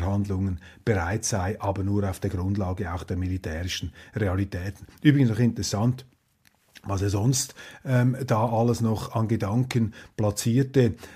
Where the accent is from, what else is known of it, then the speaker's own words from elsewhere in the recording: Germany; Das ist uns einfach ein Sicherheitsrisiko, das wir als Deutsche nicht eingehen möchten.